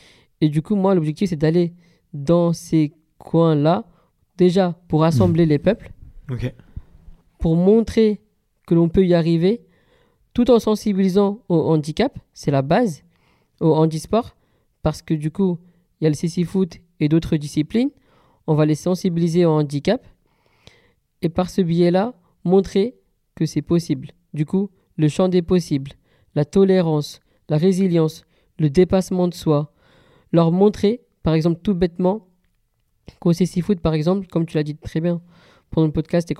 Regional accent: Sarcelles, Île-de-France, France; born there; Ben moi, par exemple, la preuve, je suis né à Sarcelles

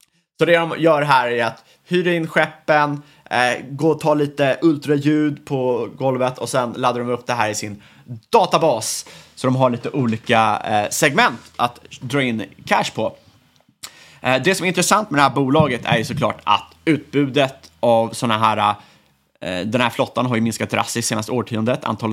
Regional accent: Sweden; som svensk

